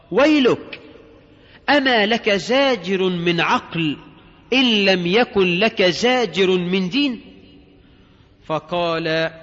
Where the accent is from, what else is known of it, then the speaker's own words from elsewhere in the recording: Egypt; لكن بفعلا اللي بتنتقب عندنا في مصر غالبا يعني غالبا بتنتقب لله،